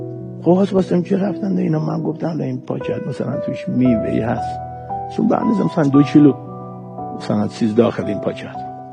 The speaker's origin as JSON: {"language": "Persian", "region": "Isfahan", "country": "Iran", "said": "آخه من اصفهانیم"}